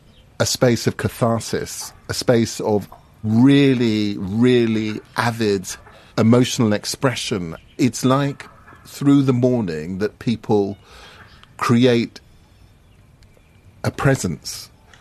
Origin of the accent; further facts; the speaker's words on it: London, United Kingdom; born there; I was born in London, and so my understanding of what funerals might be is actually framed through a very British view